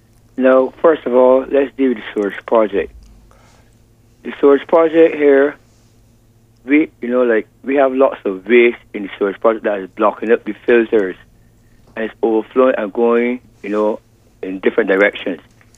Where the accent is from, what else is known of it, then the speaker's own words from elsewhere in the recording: Sargent Village, Christ Church, Barbados; I grew up in Sargent Village, and I know all, you know, I know every crease and crevice in the Sargent Village